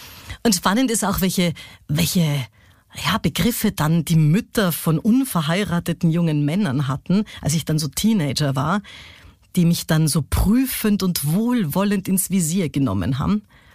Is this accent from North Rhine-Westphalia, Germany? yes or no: no; Munich, Bavaria, Germany; born there; ich bin in München geboren